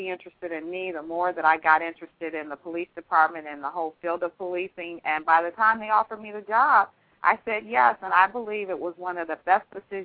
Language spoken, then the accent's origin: English; Detroit, Michigan, United States; I was a homegirl from Detroit.